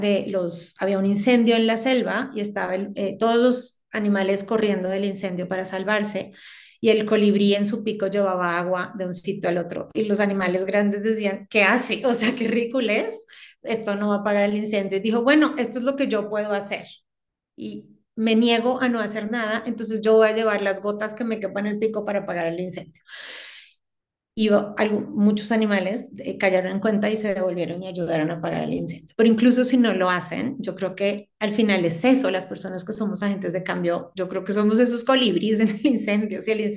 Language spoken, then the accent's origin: Spanish; Bogotá, Colombia; al final soy bogotana, soy montañera